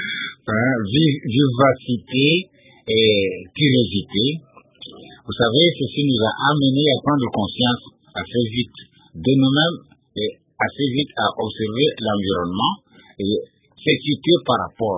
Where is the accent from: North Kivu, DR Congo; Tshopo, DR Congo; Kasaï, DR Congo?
Kasaï, DR Congo; Donc aujourd'hui, c'est la partie occidentale du Kasaï.